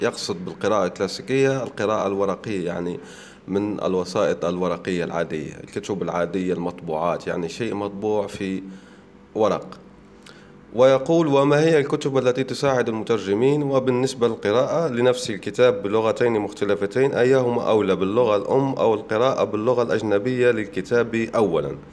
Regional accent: El Oued, El Oued Province, Algeria; وهو من يعني من بلدتي من وادي سوف

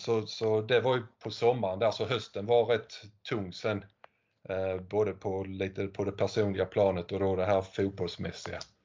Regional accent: Hanskog, Skåne, Sweden; Jag är född och uppvuxen i Hanskog, en liten by utanför Kristianstad, norr om Kristianstad.

